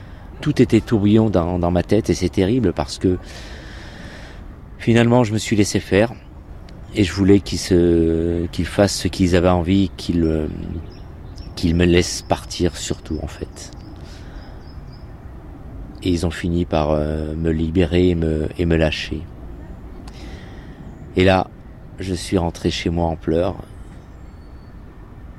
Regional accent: Saint-Étienne, Auvergne-Rhône-Alpes, France; born there; Je suis français d'origine marocaine. Je suis né à Saint-Étienne dans la Loire. Mon père était mineur de fond, ma mère femme au foyer. Je fais partie d'une famille de 8 enfants. Je vivais dans une cité qui s'appelle la Chana

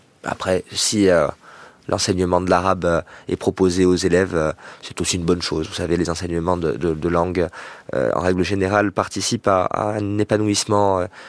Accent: Corsica, France; même si c'est pas forcément chez moi en Corse que ça se passe.

